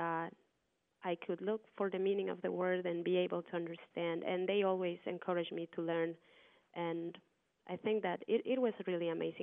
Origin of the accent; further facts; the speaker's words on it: Quito, Pichincha, Ecuador; I was born in Quito, the capital of Ecuador, and growing up in the admixed and bustling capital city with an impressive fusion of history and culture and ethnicities